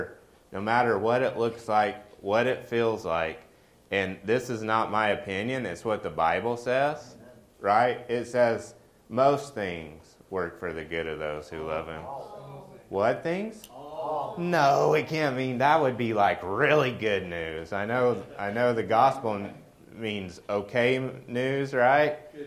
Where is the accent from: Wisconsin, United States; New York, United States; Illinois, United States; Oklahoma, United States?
Oklahoma, United States; moved away; So funny, like when I first moved up here, growing up in Oklahoma, especially Western Oklahoma, my grandpa had a saying, never turn down rain or a newborn baby calf.